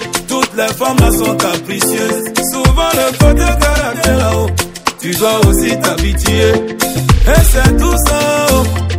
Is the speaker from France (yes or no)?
no; Côte d’Ivoire; Même chez nous en Côte d'Ivoire, oh.